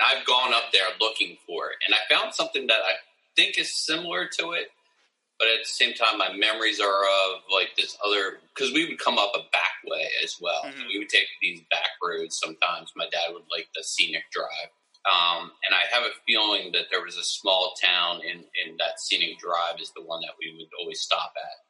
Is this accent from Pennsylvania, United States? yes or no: yes; Warminster, Pennsylvania, United States; I grew up in the Warminster area.